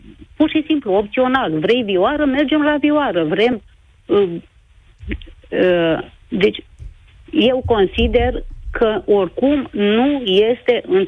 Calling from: Râmnicu Vâlcea, Vâlcea County, Romania; sunt din Râmnicu Vâlcea.

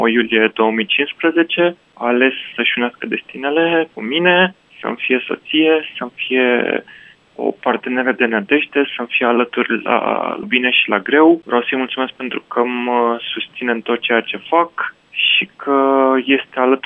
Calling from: Bucharest, Romania; sunt din București

